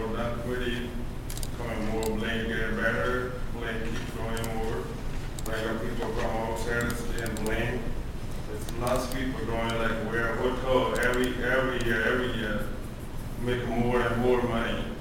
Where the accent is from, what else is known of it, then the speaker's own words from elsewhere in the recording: England, United Kingdom; I'm an English boy.